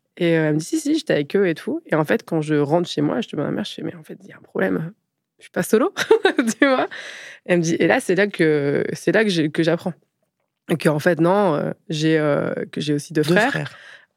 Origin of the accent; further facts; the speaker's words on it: Hauts-de-France, France; born there; Donc, je suis née en Picardie, dans l'Aisne, en 1989.